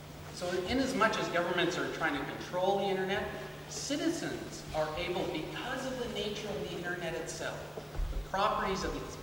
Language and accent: English; Canada; I'm a Canadian.